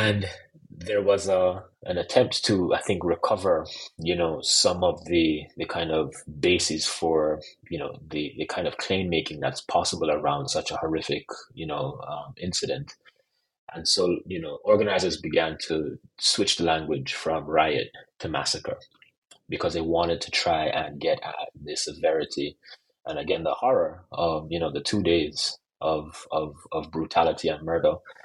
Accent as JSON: {"language": "English", "country": "Jamaica", "said": "why I, a Jamaican, who wrote my first book, on Jamaica, was somehow in Tulsa, Oklahoma."}